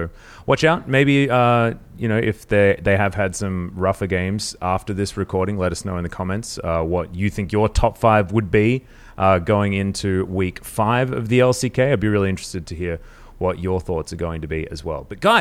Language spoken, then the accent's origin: English; Australia; but I'm an Australian who doesn't drink dollar T